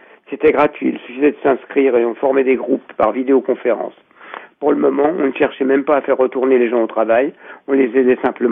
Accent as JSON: {"language": "French", "town": "Neuilly-Plaisance", "region": "Île-de-France", "country": "France", "said": "je suis de Neuilly-Plaisance"}